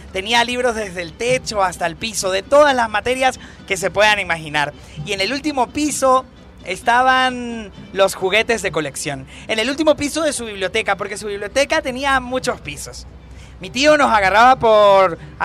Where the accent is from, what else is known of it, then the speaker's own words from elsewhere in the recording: Venezuela; Yo no soy mexicano, soy venezolano